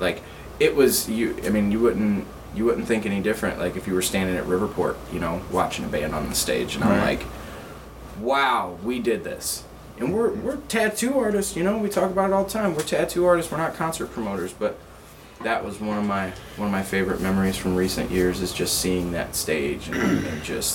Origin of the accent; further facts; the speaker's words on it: Winfield, United States; You know, I grew up in Winfield. Like, that's where I went to school. You know, I played football down there. Like, I know a lot of people down there.